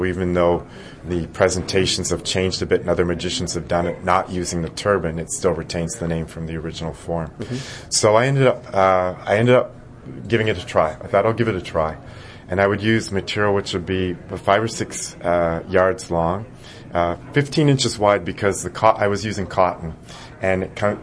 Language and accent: English; Ottawa, Ontario, Canada; when I'd seen busker festivals in my hometown of Ottawa